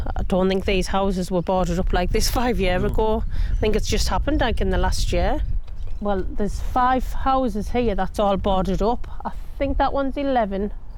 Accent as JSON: {"language": "English", "town": "Trimden", "country": "United Kingdom", "tie": "born or raised there", "said": "No, well, I'm from Trimden. I've been born and bred in Trimden all my life"}